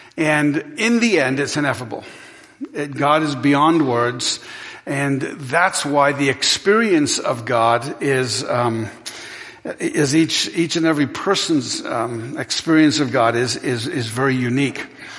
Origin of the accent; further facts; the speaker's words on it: England, United Kingdom; I was raised in England.